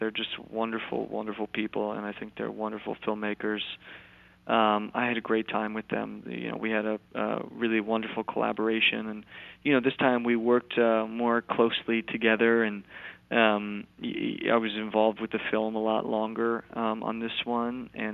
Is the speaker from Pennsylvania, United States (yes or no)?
no; New York, United States; I'm from New York, that's where I live, and I started in theater